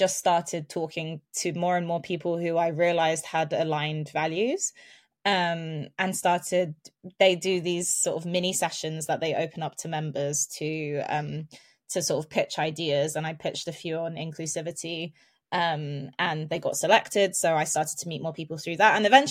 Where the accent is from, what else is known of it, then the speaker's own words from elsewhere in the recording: London, United Kingdom; I'm a British citizen. I'm born and raised in London.